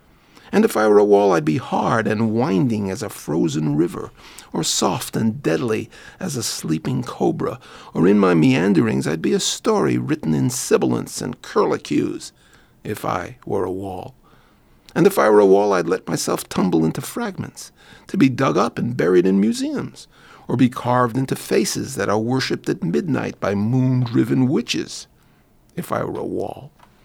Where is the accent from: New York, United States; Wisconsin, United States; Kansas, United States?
New York, United States; I grew up in New York, in Brooklyn, and in Manhattan